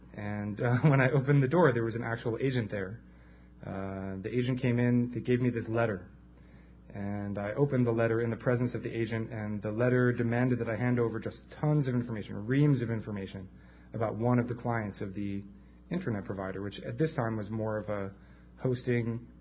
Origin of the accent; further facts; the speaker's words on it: Manhattan, New York, United States; I am a native New Yorker. I grew up in Manhattan.